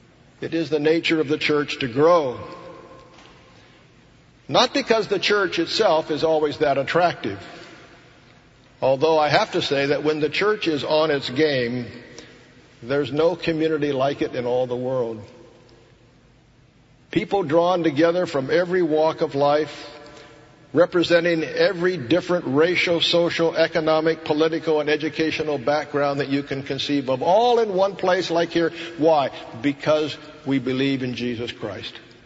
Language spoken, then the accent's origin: English; Los Angeles, California, United States; as a youngster growing up in Los Angeles, I whiled away many an hour on the beaches of the Pacific Ocean, all the way from Santa Monica to Redondo Beach.